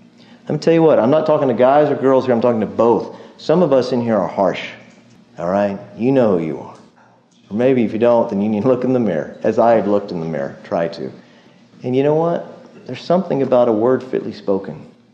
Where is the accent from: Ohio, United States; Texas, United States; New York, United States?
Texas, United States; I'm from Texas. I'm a straight shooter.